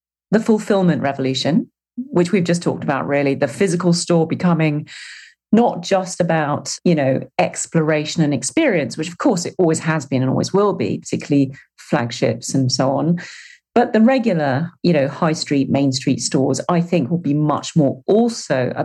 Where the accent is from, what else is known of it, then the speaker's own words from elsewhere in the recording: United Kingdom; I am British, funnily enough.